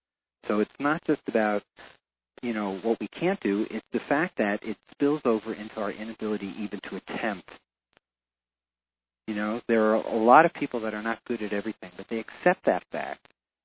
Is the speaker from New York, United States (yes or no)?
yes; New York, United States; now in Los Angeles, United States; In fact, I'm very thrilled that the Angels beat the Yankees tonight, even though I'm from New York, but I live in L.A.